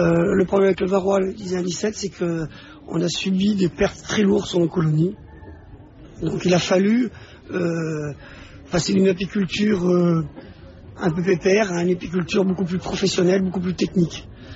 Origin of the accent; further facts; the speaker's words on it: Corsica, France; nous, en tant que Corse, on aurait pu échapper...